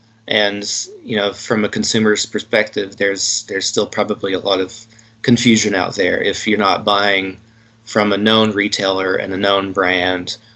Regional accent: Tennessee, United States; But my home state of Tennessee

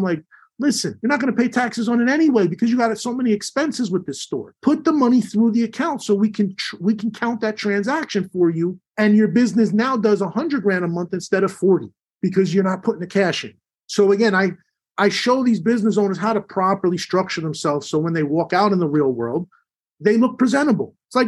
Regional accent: New Jersey, United States; yeah, I grew up in New Jersey, you know, single mother, me and my brother.

